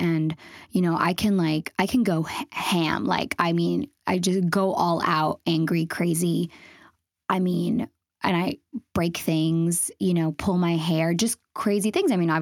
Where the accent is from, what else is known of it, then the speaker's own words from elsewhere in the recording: United States; because I'm Latina, because I'm Colombian, because of so many things, because I'm an American too.